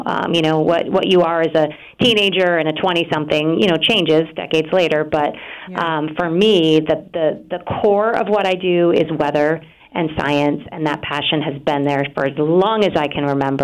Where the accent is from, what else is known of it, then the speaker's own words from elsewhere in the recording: New England, United States; And I think, you know, growing up in New England, it helped to spark that interest too.